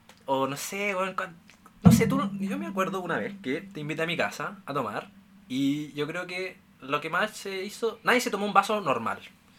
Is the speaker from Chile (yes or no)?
yes; Chile; en mi grupo de amigos con los que yo me junto somos 2 chilenos